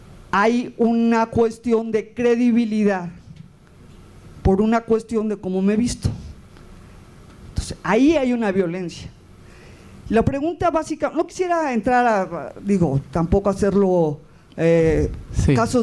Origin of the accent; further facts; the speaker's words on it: Ciudad Mante, Tamaulipas, Mexico; also born or lived in Tampico; Y pues nací en 1962 en Tampico, Tamaulipas. Ahí nací y mi infancia fue en Ciudad Mante, usos y costumbres.